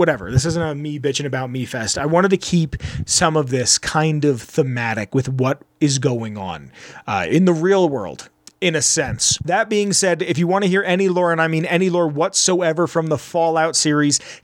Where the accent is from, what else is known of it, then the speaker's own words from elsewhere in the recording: Pennsylvania, United States; Also, just because I'm from Pennsylvania, I feel like I need to mention Raven Rock, where the president is in southern Pennsylvania.